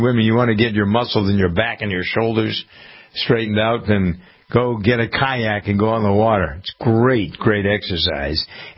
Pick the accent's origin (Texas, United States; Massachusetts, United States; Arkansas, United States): Massachusetts, United States; Framingham; So the DEA says that you can bring these Valletta communities like my hometown of Framingham.